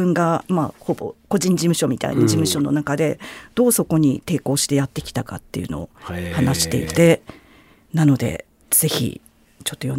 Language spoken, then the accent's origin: Japanese; Tokyo, Japan; こんなに私たち東京の人間が関西弁って喋ってなかったんですよね。